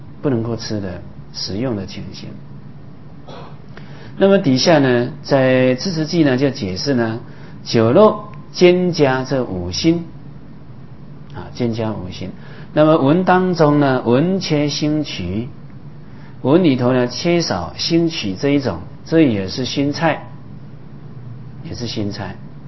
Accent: Taiwan; 我们台湾话讲菇菜啊。

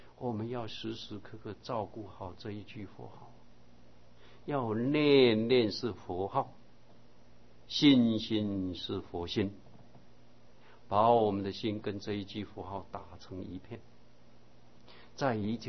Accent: China; 我们中国人把一天分为十二个时辰

